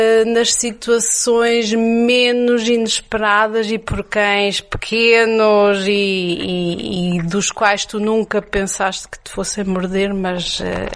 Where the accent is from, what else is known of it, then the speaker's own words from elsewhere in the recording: Germany; now in Portugal; Obviamente que eu cresci na Alemanha, vim para cá em 1984.